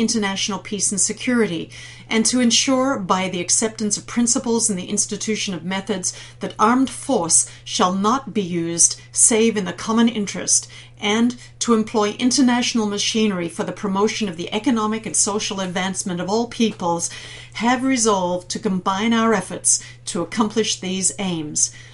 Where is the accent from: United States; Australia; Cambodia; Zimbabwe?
Australia; Of course, as an Australian, I really don't know why they didn't center it on the South Pole